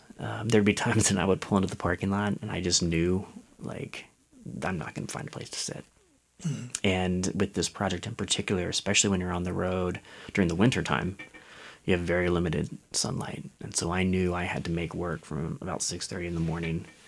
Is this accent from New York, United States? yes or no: no; Aiken, South Carolina, United States; the only ones I particularly wanted one from my hometown of Aiken, South Carolina.